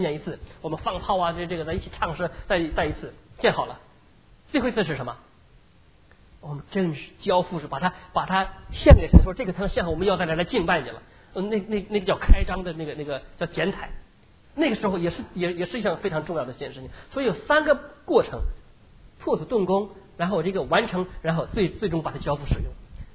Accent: China; 就跟我们中国人一样，中国叫蛮夷，是外，那是外邦的地方，那叫做地极了。我们中国叫做中国，是中心的地方，我们才是中心。

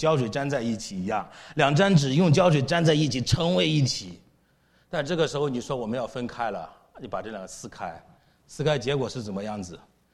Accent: China; 不像我们中国人说的啊，什么兄弟如手足，妻子如衣服

